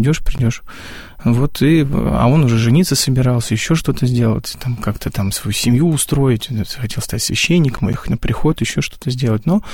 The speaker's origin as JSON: {"language": "Russian", "town": "Sergiev Posad", "region": "Moscow Oblast", "country": "Russia", "tie": "born there", "said": "так как я уже неоднократно рассказывал, что я родился в Сергиевом Посаде"}